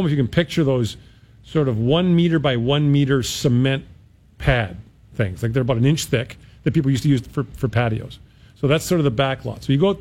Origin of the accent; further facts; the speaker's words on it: Sundre, Alberta, Canada; My hometown is Sundre, Alberta, and lots of great ice fishing around there.